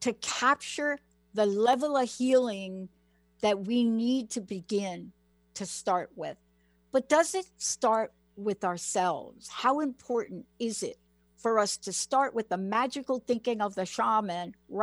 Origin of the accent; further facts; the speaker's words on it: Bronx, New York, United States; now in Seattle, United States; So I'm this kid from the Bronx that moved to Seattle